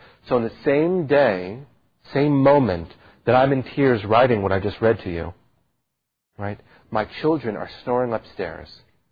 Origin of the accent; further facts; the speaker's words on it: New York, United States; And as a New Yorker, it evokes a huge amount.